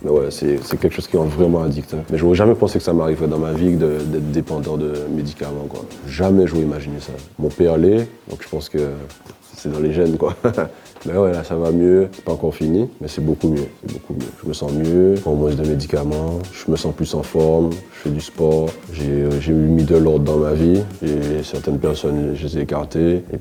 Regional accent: Martinique, France; On a grandi ensemble en Martinique.

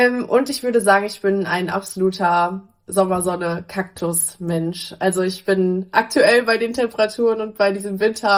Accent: Lingen, Lower Saxony, Germany; born there

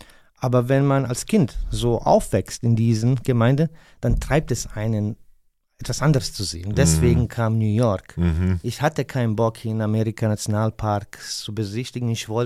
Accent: Sarajevo, Federation of Bosnia and Herzegovina, Bosnia & Herzegovina; der eine Legende in Sarajevo ist, in einer Stadt, wo ich herkomme eigentlich.

